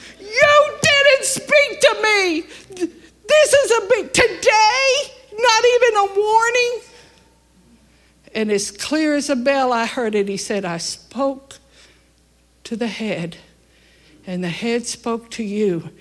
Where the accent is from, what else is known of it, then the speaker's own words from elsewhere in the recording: Albuquerque, New Mexico, United States; I come from Albuquerque. We were caught in a sandstorm one time.